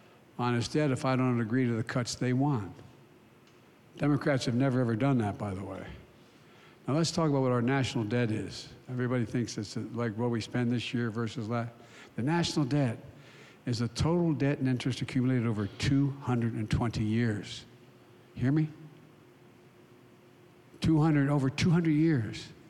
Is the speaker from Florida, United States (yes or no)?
no; Claymont, Delaware, United States; also born or lived in Scranton, Pennsylvania; I'm from Scranton, Pennsylvania. I was raised in a little steel town called Claymont, Delaware.